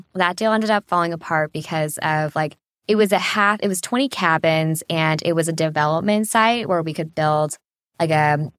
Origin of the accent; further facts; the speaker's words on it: California, United States; I love California. I'm from the Bay Area.